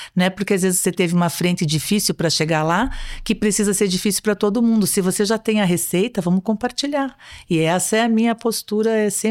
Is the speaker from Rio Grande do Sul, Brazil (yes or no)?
no; Curitiba, Paraná, Brazil; born there; Eu sou nascida em Curitiba, mas a minha mãe é do norte do Paraná, de Joaquim Távora. E o meu pai é de uma cidadezinha chamada Porto Amazonas.